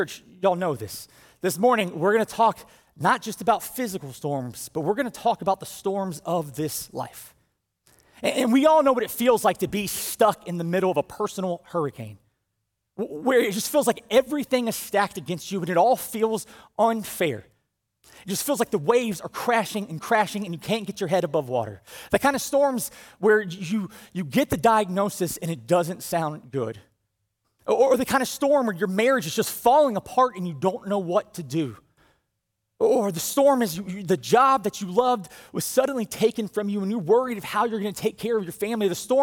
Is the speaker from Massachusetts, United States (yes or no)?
no; Brunswick, Georgia, United States; They haven't made a direct hit on my hometown, but they would come by all the time. In fact, in 2004, which I think was the last hurricane season I weathered down there in Brunswick